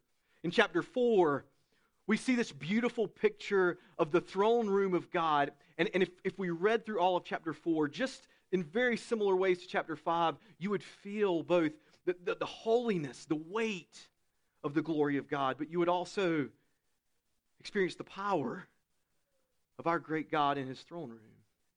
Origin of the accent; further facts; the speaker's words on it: Southeast, United States; I'm from the Southeast, grew up on a farm.